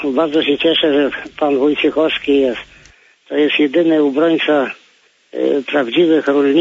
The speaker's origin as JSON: {"language": "Polish", "region": "Lower Silesian Voivodeship", "country": "Poland", "said": "Ja pochodzę z Dolnego Śląska"}